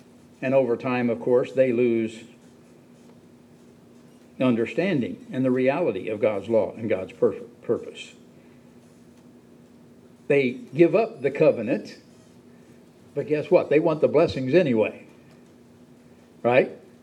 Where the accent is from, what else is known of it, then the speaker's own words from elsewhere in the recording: Texas, United States; Then I turned it back to Palestine and then realized I reverted to being a Texan.